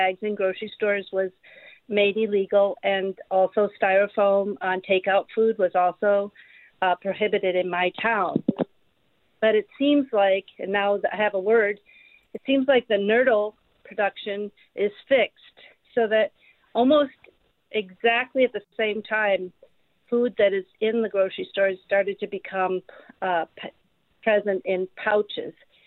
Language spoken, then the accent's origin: English; Madison, United States; also born or lived in California; One is that I just came from California, where I was living for many years. I'm from Madison.